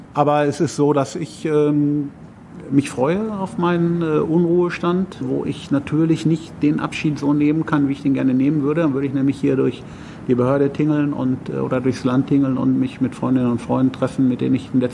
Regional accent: Cologne, North Rhine-Westphalia, Germany; man hat ja als Kölner mindestens 5 Flaschen Bier dabei.

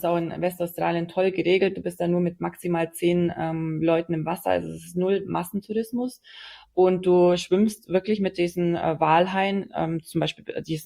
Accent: Bavaria, Germany; Und ich bin ja aus den Allgäuer Alpen.

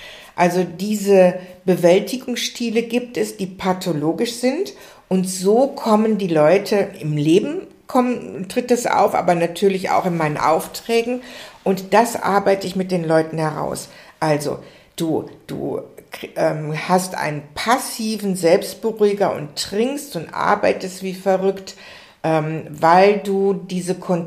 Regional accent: Dortmund, North Rhine-Westphalia, Germany; born there; now in Munich, Germany; Ich bin in Dortmund geboren und BVB-Fan und jetzt arbeite ich bei BMW in München

